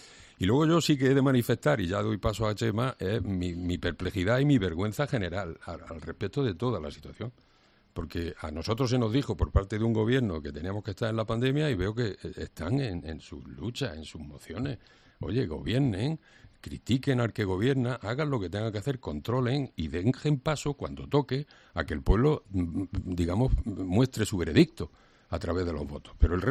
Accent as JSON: {"language": "Spanish", "region": "Andalusia", "country": "Spain", "said": "a mí me interesa como andaluz"}